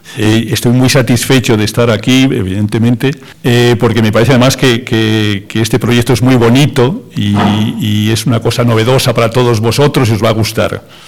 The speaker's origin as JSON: {"language": "Spanish", "town": "Sanzoles", "region": "Castile and León", "country": "Spain", "tie": "born or raised there", "said": "Cuando yo estaba en mi pueblo, en Sanzoles, pues recuerdo que con el tiempo que tenéis vosotros"}